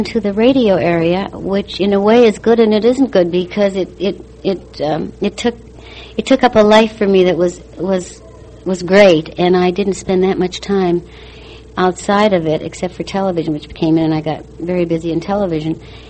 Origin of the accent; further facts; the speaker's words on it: Minneapolis, Minnesota, United States; And when I was a kid and growing up, I'm from Minnesota, from Minneapolis.